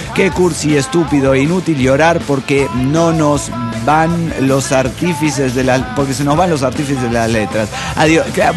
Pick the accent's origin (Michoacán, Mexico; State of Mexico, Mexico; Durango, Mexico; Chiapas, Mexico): Chiapas, Mexico; Tuxtla Gutiérrez; now in Veracruz, Mexico; de Tuxtla, Gutiérrez, Chiapas, México.